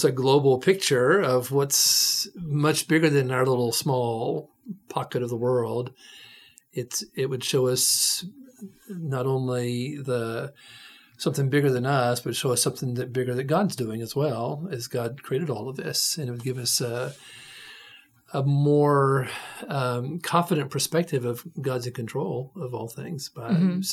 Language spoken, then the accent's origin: English; Georgia, United States; I'm from Georgia, and so we're supposed to have